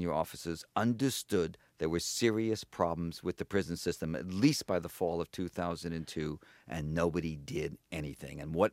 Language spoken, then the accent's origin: English; Chicago, Illinois, United States; Look, I grew up in the South Side of Chicago. I was born in 1937, and at the end of World War II, I used to go as a kid.